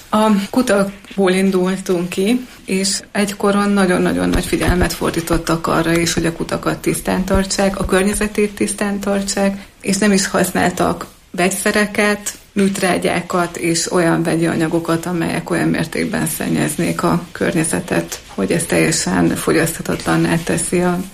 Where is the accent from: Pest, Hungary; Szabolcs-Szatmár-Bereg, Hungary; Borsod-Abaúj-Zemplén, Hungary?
Borsod-Abaúj-Zemplén, Hungary; Szendrő; ahonnan én származom, Szendrőből még a kútról vitték a vizet